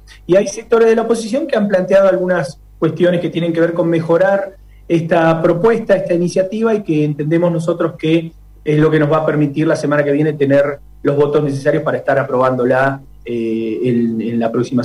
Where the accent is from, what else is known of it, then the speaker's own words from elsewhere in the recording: Zapala, Neuquén, Argentina; un gusto también para toda la audiencia de mi pueblo, de Zapala.